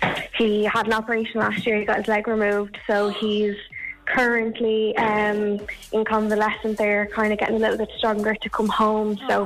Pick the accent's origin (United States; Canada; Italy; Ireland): Ireland; Dublin, Leinster